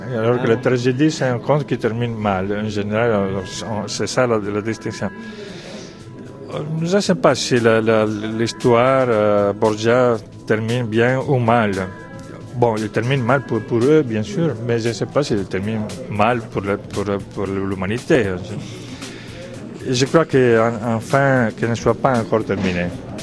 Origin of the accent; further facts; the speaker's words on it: Italy; Comme, bon, comme je suis italien, je ne me permets pas de juger